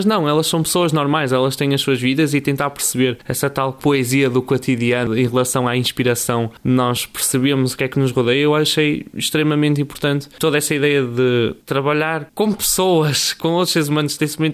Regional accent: Porto, Portugal; tenho 20 anos, sou do Porto

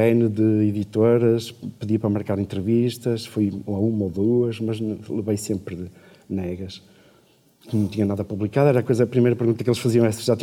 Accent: Braga, Norte, Portugal; Sou de Braga

